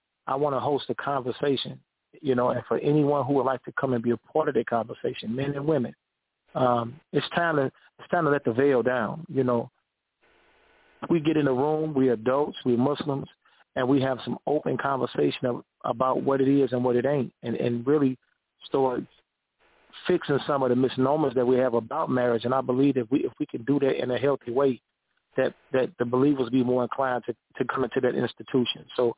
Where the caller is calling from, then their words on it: St. Louis, Missouri, United States; I'm out of St. Louis, Missouri.